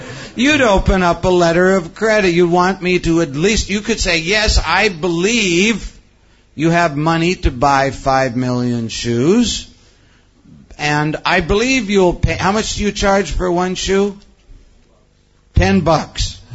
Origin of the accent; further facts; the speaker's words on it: Canada; Now, I am from Canada.